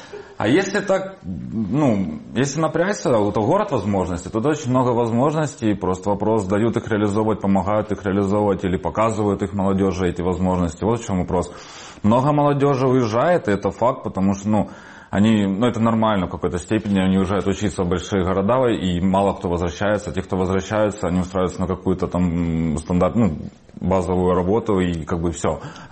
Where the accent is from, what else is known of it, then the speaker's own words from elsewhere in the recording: Horlivka, Donetsk Oblast, Ukraine; moved away; Я кочевник, я с многих городов. Вообще я с Горловки, но я там очень еще до войны раньше уехал, поэтому гастарбайтер.